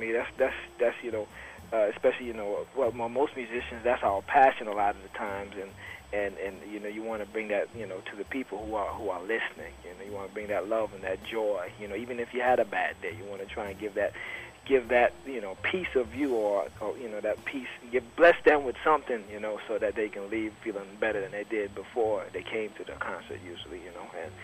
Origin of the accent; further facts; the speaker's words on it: St. Thomas, U.S. Virgin Islands; I'm from the Virgin Islands, from the St. Thomas Virgin Islands, and not much jazz down there.